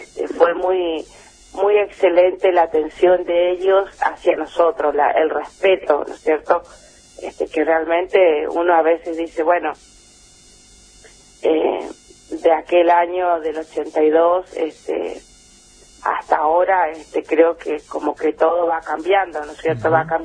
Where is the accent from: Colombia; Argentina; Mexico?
Argentina; Villa Berthet, Chaco; now in Presidencia Roque Sáenz Peña, Argentina; Soy chaqueña. Mi hermano, yo mi infancia viví en Lote 15 de Villa Bertet. Uh-huh. Pero después me trasladé a Sáenz Peña y ya me quedé, me instalé acá.